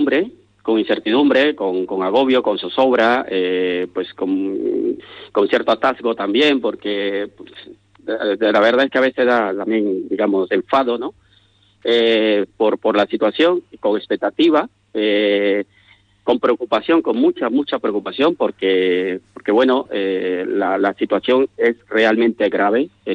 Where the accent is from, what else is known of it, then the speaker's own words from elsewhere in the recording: Colombia; con una enorme indignación como colombiano, como ciudadano, como persona